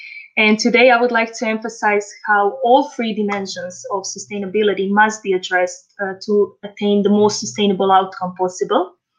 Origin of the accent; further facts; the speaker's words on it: Croatia; English is a second language; I am from Croatia.